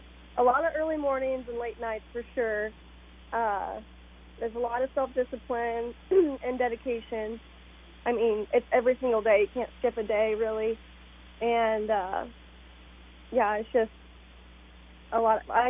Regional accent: Pike, Illinois, United States; Well, my family and I, we're from Pike, Illinois.

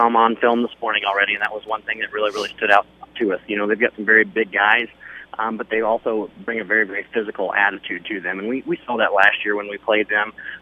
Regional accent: La Harpe, Illinois, United States; Well, basically, I'm from La Harpe originally

